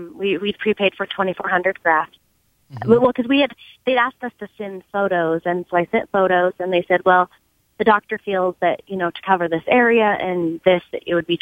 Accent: Montana, United States; We're from Montana. There's no Bosley or hair restoration that I know of in Montana.

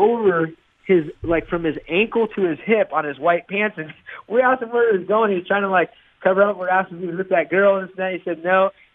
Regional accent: Isla Vista, California, United States; born there; So I was born in Isla Vista, and I had my 21st birthday in Isla Vista.

